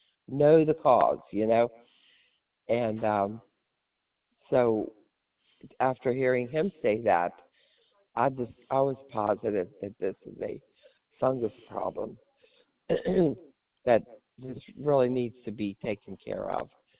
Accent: Germany; now in United States; even though I came from Germany.

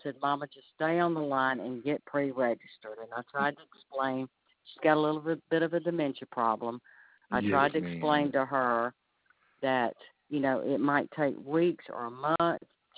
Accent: Montgomery, Alabama, United States; I grew up in Montgomery.

